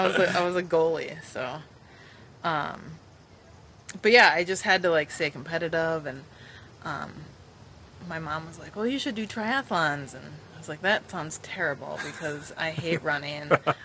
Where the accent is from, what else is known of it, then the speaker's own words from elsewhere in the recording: Minnesota, United States; Well, I'm from Minnesota, so I played hockey, obviously, growing